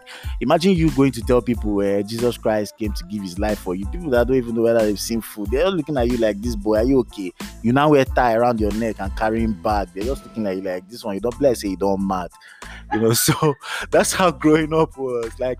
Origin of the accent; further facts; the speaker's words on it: Lagos, Nigeria; that was like childhood growing up in Lagos. At some point, they started allowing me go out. And I grew up in a Jehovah's Witness family, right?